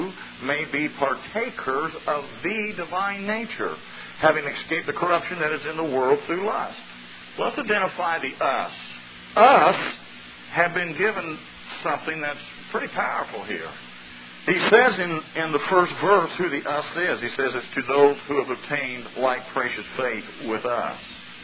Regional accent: Indiana, United States; I'm from Indiana, and I pastor a church there.

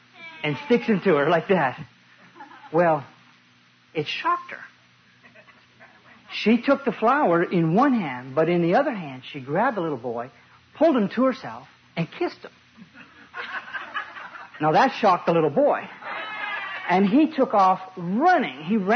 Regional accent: Nashville, Tennessee, United States; We're from Nashville.

